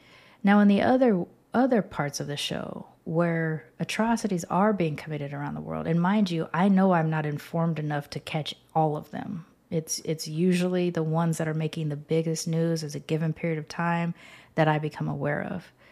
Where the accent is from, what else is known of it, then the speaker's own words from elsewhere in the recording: California, United States; also born or lived in Texas; I grew up in Southern California. I've also lived in Texas a couple of times.